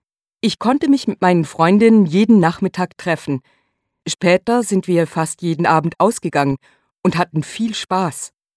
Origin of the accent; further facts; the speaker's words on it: Rio de Janeiro, Brazil; now in Büdingen, Germany; Nein, nein, ich finde es wirklich schön in Büdingen. Ich komme aus Rio.